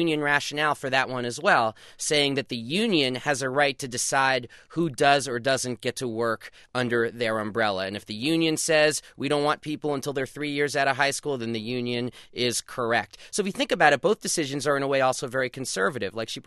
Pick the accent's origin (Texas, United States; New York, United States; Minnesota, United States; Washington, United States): New York, United States; Brooklyn; born there; I was born in Brooklyn, so I have a little bit of a different mindset on this.